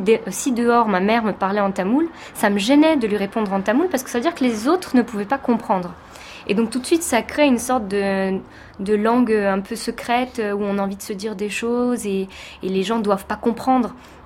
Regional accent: France; moi je suis née ici et je suis française et je me considère comme ça.

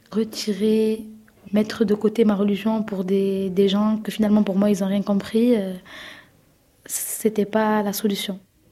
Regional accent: France; je suis française

